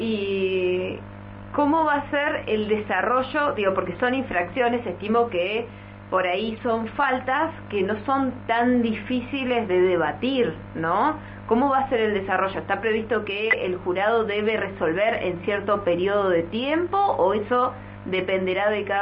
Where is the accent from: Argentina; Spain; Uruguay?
Argentina; Las Grutas, Río Negro; yo también vengo de un pueblo pequeño, vengo de Las Grutas y nos conocíamos todos